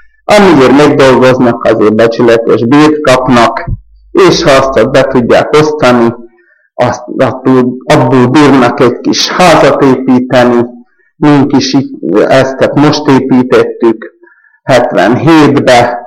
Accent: Štúrovo, Nitra Region, Slovakia; születtem kicsimben, ez 8 kilométerre Stúrovó volt, de egész pici koromtól Stúrovóban nevelkedtem, úgyhogy talán már itt is fogok meghalni a gyerekeimmel

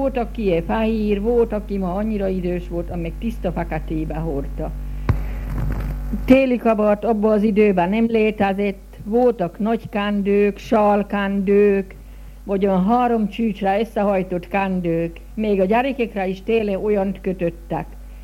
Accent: Padány, Trnava Region, Slovakia; Padaamból születtem 1921-ben. Itt is lakok, itt töltöttem le életemnek legtöbb idejét. Kisközség az a miánk, a Csallóköz szívibe.

